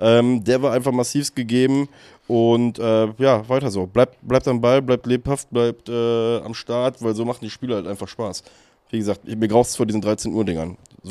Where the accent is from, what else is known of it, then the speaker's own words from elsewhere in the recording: Cologne, North Rhine-Westphalia, Germany; scheinbar sind wir Kölner, wir sind so Geselligkeitsmenschen